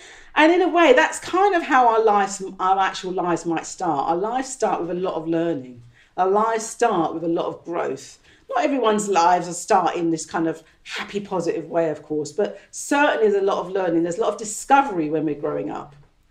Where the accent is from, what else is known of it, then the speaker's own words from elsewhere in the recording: London, United Kingdom; also born or lived in Caribbean; I was brought up here in East London, but my parents took us back, me and my sister, back to the Caribbean when I was quite young.